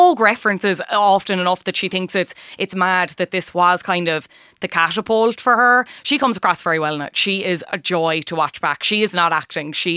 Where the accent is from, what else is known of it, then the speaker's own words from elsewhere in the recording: Ireland; And I think as Irish people, we also have an attitude